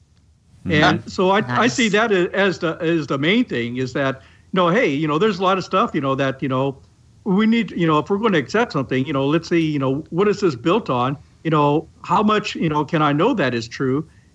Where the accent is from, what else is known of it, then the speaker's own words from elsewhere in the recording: Oregon, United States; And growing up in Oregon, this is not exactly a very churched area.